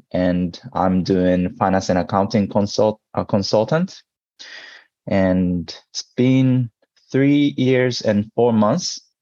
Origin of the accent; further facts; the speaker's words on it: Tokyo, Japan; also born or lived in United States; I was born and raised in Tokyo. And I went to the college in the United States.